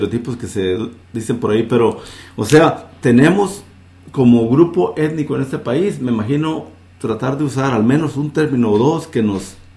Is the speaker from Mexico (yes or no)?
yes; Mexico; me nace llamarme hispano. Porque en el caso de mexicano, sí, soy mexicano, nací en México, me siento orgulloso de mis raíces, pero me siento más latinoamericano que así, ponerme así como de un gentilicio de un solo país.